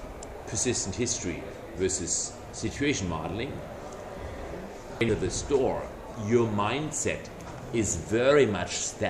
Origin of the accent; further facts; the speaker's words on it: California, United States; I come from California and I don't have enough warm clothes.